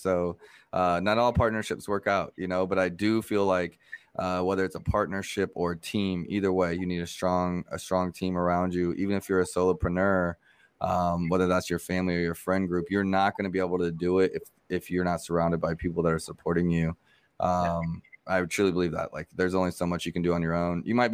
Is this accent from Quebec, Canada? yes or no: yes; Montreal, Quebec, Canada; born there; because I'm a Canadian. I'm a dual citizen. I was born in Montreal